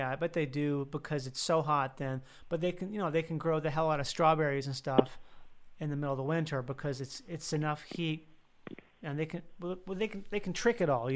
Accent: Minnesota, United States; maybe even I grew up in Minnesota, maybe even someplace that far north

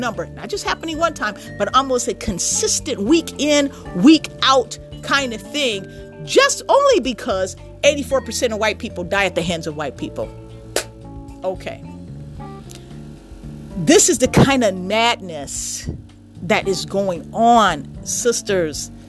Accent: Chicago, Illinois, United States; especially in my hometown, Chicago. Come on, Shot City.

